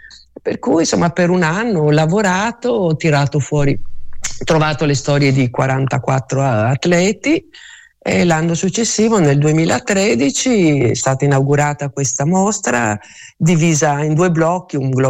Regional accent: Friuli-Venezia Giulia, Italy; born there; now in Scandicci, Italy; Io non sono toscana, sono nata in Friuli Venezia Giulia e sono venuta qui a Scandicci

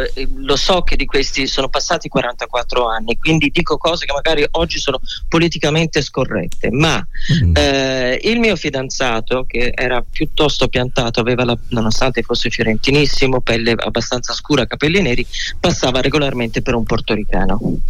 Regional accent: New York, United States; E io, da New York ovviamente

